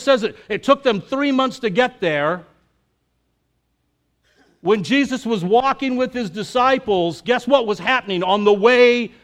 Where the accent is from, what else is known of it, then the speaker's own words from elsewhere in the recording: El Paso, Texas, United States; But I am from El Paso, Texas.